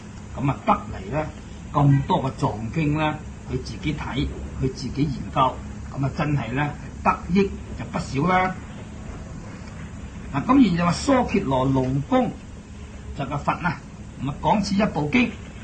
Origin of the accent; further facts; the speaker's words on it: Guangdong, China; 不过我哋广东人读呢两个字咧就系比丘。